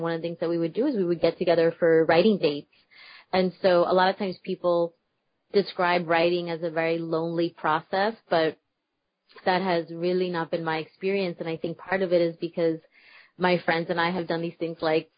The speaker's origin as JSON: {"language": "English", "region": "New Jersey", "country": "United States", "tie": "born or raised there", "said": "So that is really different from the kind of Cuban community that I grew up in New Jersey."}